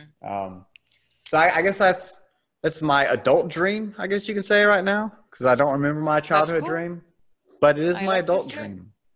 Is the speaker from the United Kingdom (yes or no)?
yes; Scotland, United Kingdom; no, I'm Scottish. Everyone goes for Irish from the get-go.